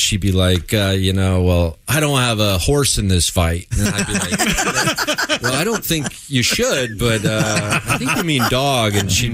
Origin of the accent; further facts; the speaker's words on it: Dayton, Ohio, United States; I was in my hometown of Dayton.